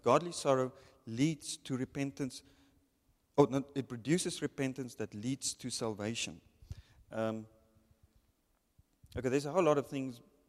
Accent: Windhoek, Khomas, Namibia; now in Swakopmund, Namibia; Well, I'm more from Windhoek than from Swakopmund. I lived here. I grew up here. And then I went to Stellenbosch. Then I came back here.

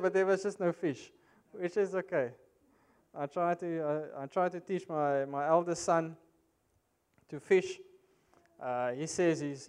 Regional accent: South Africa; I grew up in South Africa, and we had two distinct places where we went in summer.

